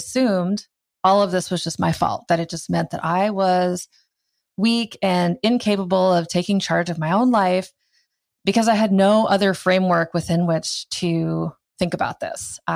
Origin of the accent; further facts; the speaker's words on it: Iowa, United States; I grew up in Iowa, so there wasn't a whole lot going on there.